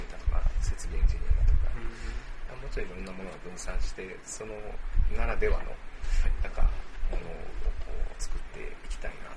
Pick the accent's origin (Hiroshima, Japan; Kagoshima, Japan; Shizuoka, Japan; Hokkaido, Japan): Hiroshima, Japan; Fukuyama; やっぱりその生まれ育った町をもっとこういいものを発見するというか、ちょうど両極にあるんですね。こう東には倉敷があって、西には尾道があって